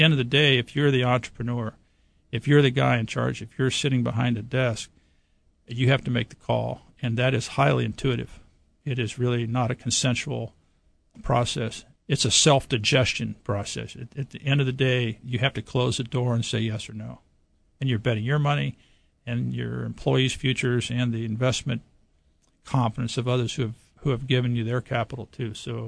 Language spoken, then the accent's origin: English; Midwest, United States; I grew up in the Midwest, so there was this sort of no-nonsense Calvinistic, if you just work harder, you'll probably get better mindset.